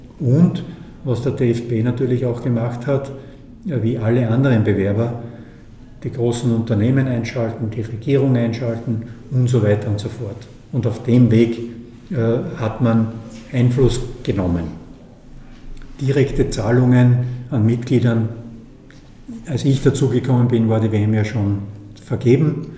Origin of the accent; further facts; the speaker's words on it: Austria; Da begebe ich mich in eine schwierige Situation als Österreicher